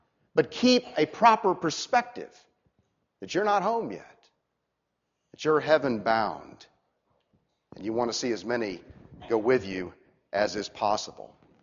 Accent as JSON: {"language": "English", "town": "Orlando", "region": "Florida", "country": "United States", "tie": "born or raised there", "also_born_or_lived": "Miami", "said": "I was born in Miami and reared in Orlando. I'm a native Floridian."}